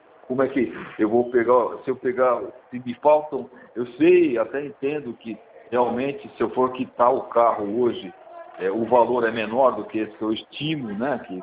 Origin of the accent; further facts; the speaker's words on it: Santos, São Paulo, Brazil; Eu não sou mineiro de nascimento, eu sou santista